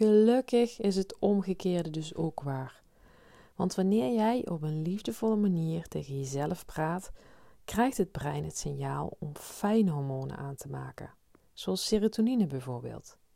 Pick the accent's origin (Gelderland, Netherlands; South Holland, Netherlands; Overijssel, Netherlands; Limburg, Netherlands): Limburg, Netherlands; Zo kom ik zelf uit Limburg, voor degene die dat nog niet gehoord zou hebben.